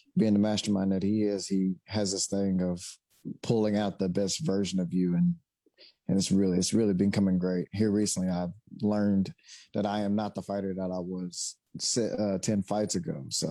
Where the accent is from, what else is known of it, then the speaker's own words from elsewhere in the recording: Loudoun, United States; back in my hometown of Loudoun, there was like this very small road.